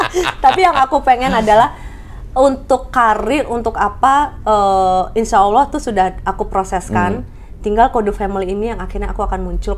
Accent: Papua, Indonesia; Aku produk dari Papua kak.

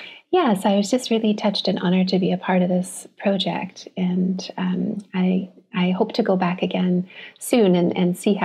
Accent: Bella Coola, British Columbia, Canada; also born or lived in Port Hardy / Toronto; I actually am from the West Coast originally. I was born in Port Hardy and grew up in a little town called Bella Coola on the mainland. Recently, I've come back from living for 10 years in Toronto

